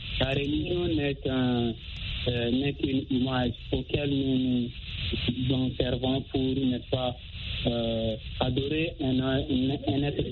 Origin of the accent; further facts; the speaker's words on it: Chad; now in Russia; je suis un tchadien en Russie